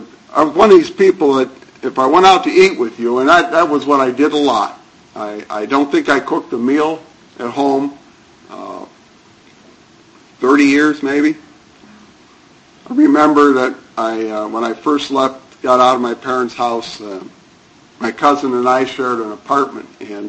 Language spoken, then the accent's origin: English; Cleveland, Ohio, United States; born there; moved away; also born or lived in New York City / Albany / Buffalo; I was born in 1951 in Cleveland, Ohio. I'll let you do the math.